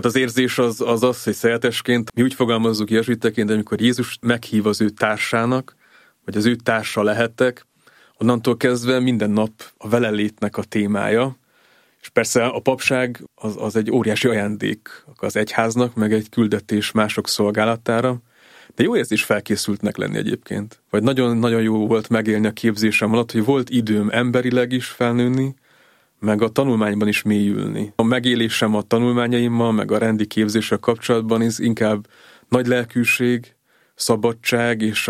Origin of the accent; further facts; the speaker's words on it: Budapest, Hungary; a jezsuitákhoz jártunk a templomba gyerekként, itt nőttem föl Budapesten a Mária utcai templomunkba